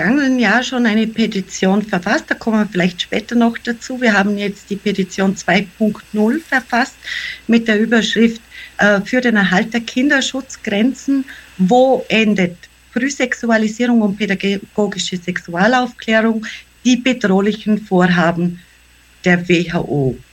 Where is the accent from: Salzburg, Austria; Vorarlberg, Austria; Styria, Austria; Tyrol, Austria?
Vorarlberg, Austria; Aus Vorarlberg.